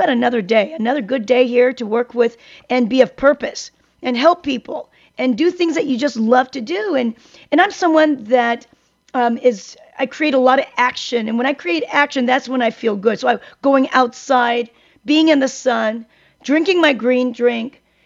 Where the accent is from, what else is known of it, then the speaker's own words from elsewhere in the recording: South Korea; born there; English is a second language; I lived in a third world country at the time. I was born in Korea. And back then, you know, the water was just horrific.